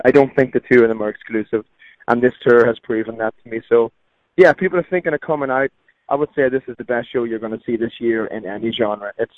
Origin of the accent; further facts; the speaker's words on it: Ireland; Well, I grew up Roman Catholic in Ireland.